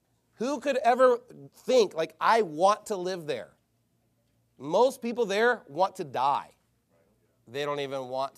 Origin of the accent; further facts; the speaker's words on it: Texas, United States; He was killed in my hometown, you know, in my area. Back in Dallas-Fort Worth area, JFK was assassinated.